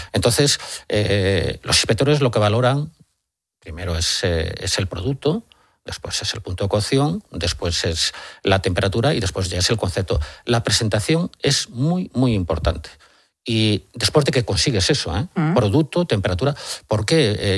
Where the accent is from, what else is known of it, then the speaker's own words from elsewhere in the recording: Guente, Galicia, Spain; yo soy de Galicia, de una aldea que se llama Guente, al lado de Negreiro, un pueblecito al lado de Santiago.